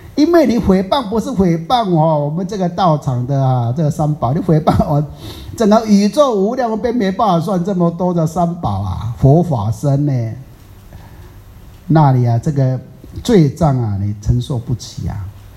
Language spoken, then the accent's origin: Chinese; Taiwan; 在台湾我们福建人啊，闽南人讲一句话啊